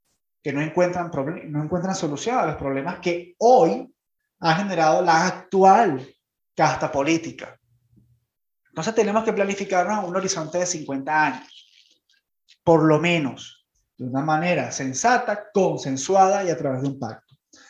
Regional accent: Venezuela; Primero, somos venezolanos, vivimos en Venezuela y nos interesa la recuperación de este país.

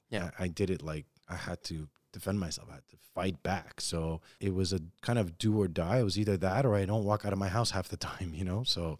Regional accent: Montreal, Quebec, Canada; I grew up in Park Extension. So, you know, I grew up between Cremisy and Liège.

